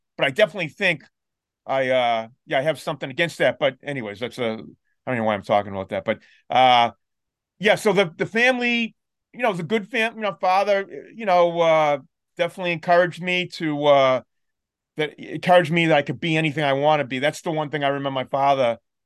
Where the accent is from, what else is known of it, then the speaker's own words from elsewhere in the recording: Lynn, Massachusetts, United States; born there; I was born in Lynn, Massachusetts, you know? Which is like 25 minutes north of Boston.